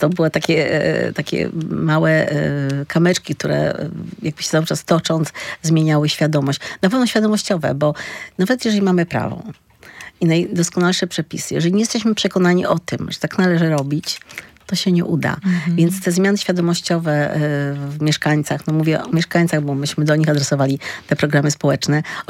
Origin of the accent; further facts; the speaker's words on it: Gdynia, Pomeranian Voivodeship, Poland; jestem gdynianką do urodzenia, czyli 61 lat.